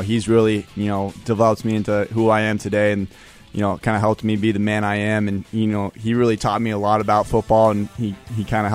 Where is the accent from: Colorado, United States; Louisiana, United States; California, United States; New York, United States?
Colorado, United States; Denver